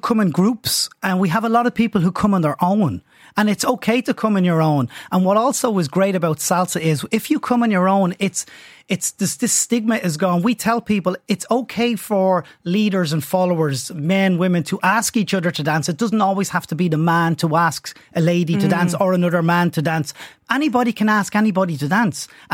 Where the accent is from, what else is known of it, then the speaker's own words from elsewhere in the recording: Dublin, Leinster, Ireland; I'm from Dublin.